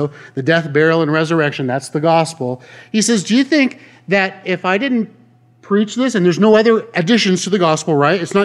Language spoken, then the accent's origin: English; Huntington Beach, California, United States; also born or lived in United Kingdom; I'm born and raised in Huntington Beach. What do I know? I just know Huntington Beach.